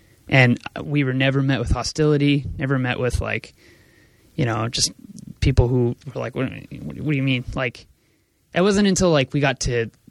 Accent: California, United States; Like, hey, we're from California. We're touring New York.

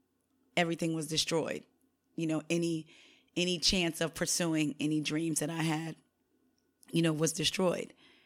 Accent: Vineland, New Jersey, United States; born there; Like, for instance, I was born in Vineland, New Jersey. So I was born in the Eastern Standard Time Zone.

